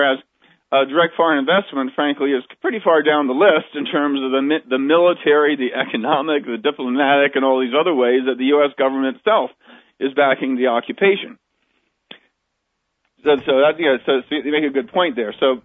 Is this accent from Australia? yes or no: no; United States; I think as an American, my first responsibility is to work against the oppression of people who are being pressed because of the policies of my government.